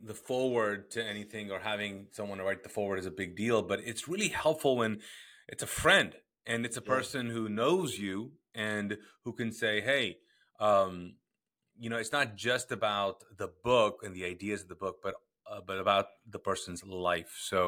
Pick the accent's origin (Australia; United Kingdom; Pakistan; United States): Pakistan; why we're talking about Bollywood is because I am Pakistani. Nothing to do with and Pakistan was connected to India.